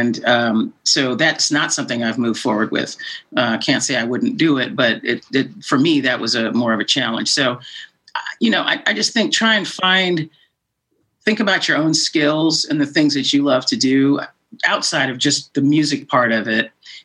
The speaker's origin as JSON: {"language": "English", "region": "England", "country": "United Kingdom", "tie": "born there", "said": "So my mother was British, and I was born in England"}